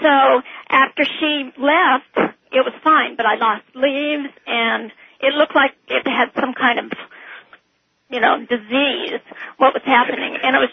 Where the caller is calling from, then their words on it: Willow Creek, California, United States; also born or lived in San Francisco; I'm calling from Willow Creek, California.